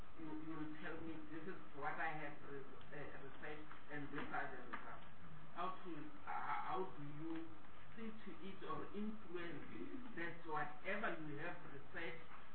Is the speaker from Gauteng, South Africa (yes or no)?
no; North West, South Africa; predominantly I'm from Northwest and predominantly is rural.